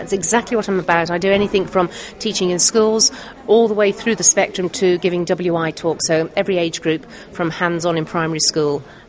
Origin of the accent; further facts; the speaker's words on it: Isle of Man; I grew up in the Isle of Man. I've moved around a lot.